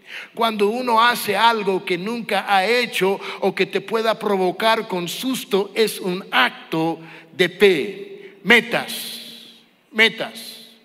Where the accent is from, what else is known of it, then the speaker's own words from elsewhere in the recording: United States; Damas y caballeros, yo soy el único gringo que vas a conocer que va a comer tacos de cabeza.